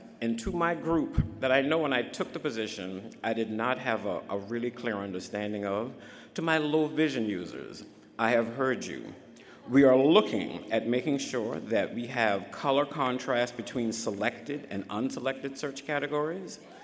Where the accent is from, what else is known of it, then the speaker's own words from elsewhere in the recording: Southern United States, United States; For those who know me as a Southerner, I love to stay up late and talk.